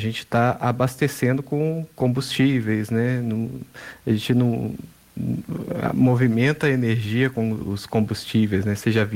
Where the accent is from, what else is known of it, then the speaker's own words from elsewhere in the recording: Minas Gerais, Brazil; Nós somos mineiros, né?